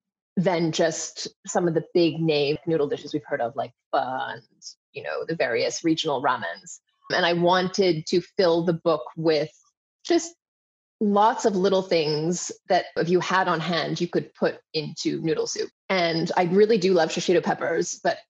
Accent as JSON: {"language": "English", "country": "Hong Kong", "tie": "born or raised there", "said": "So I grew up in Hong Kong."}